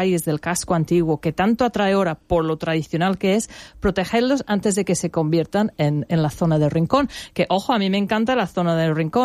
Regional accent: England, United Kingdom; lo digo con todo el cariño porque yo soy inglesa, soy guiri

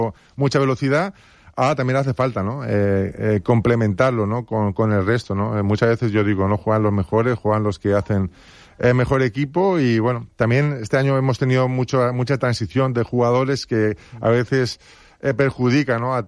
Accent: Benidorm, Valencian Community, Spain; porque soy de Benidorm. Y me gustaría, ¿no?, que Benidorm volviera.

